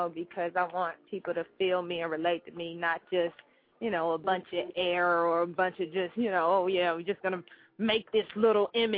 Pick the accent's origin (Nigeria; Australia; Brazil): Nigeria; because, you know, I am Nigerian, so they embracing me all the way.